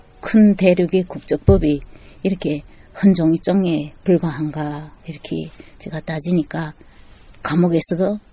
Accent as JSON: {"language": "Korean", "country": "North Korea", "tie": "born there", "moved": "yes"}